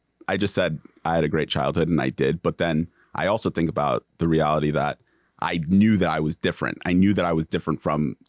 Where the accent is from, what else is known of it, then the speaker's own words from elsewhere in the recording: New Rochelle, New York, United States; And so I had a growing up in New Rochelle is like, and Mount just Westchester County.